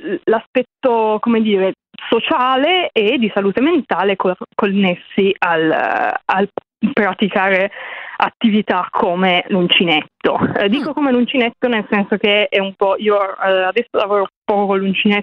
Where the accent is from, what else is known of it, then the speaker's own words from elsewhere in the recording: Pavia, Lombardy, Italy; nella mia città, io sono di Pavia